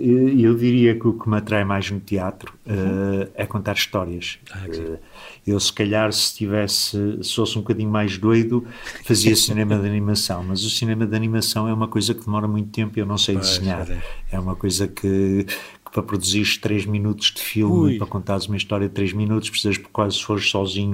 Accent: Porto, Portugal; born there; Nasci mesmo no Porto, sim.

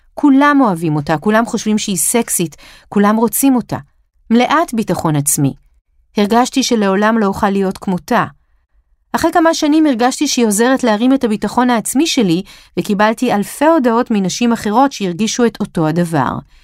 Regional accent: Russia; now in United States; אני תמיד מציגה את עצמי כמהגרת. אני רוסייה שחיה באמריקה ומתנהגת כמו ישראלית.

